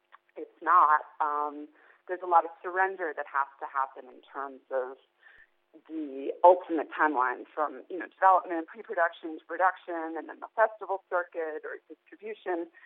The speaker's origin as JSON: {"language": "English", "region": "New York", "country": "United States", "said": "how can I possibly add to this, you know, as a New Yorker, as a person of conscience"}